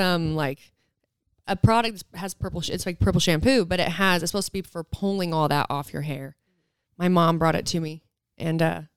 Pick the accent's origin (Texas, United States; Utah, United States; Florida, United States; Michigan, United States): Utah, United States; I mean, I'm from Utah, so we pronounce things without